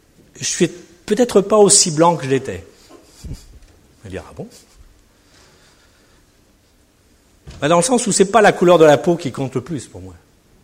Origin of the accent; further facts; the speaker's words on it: France; Moi, personnellement, je suis un Français, blanc, vous avez remarqué ? Bien blanc, très blanc même, blanc de blanc.